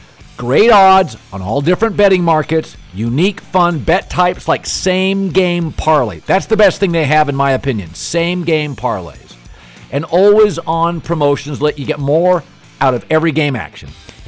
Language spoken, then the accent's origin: English; Pacific Northwest, United States; he knew I was from the Pacific Northwest.